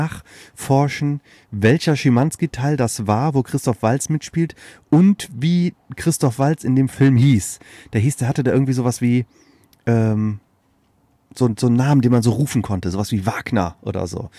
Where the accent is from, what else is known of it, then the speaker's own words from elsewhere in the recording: Germany; Ich bin ja in der Eifel groß geworden, am Eifelrand.